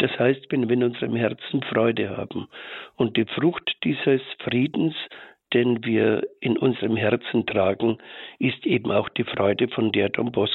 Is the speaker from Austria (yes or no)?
yes; Austria; born there; Ich bin ja aus Österreich gebürtig und war die ersten 4 Gymnasialklassen in Linz an der Donau, wo es mir nicht besonders gut gefallen hat. Und dann habe ich das Gymnasium gewechselt nach Unterwaltersdorf bei Wien.